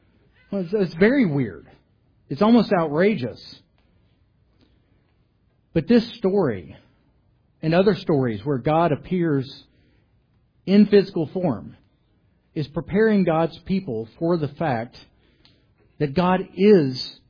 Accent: Arkansas, United States; It's my home state, Arkansas.

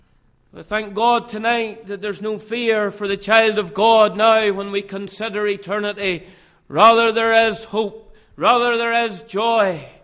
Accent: Cullybackey, Northern Ireland, United Kingdom; born there; And I was born in Cullibaghy, just outside of Ballymena.

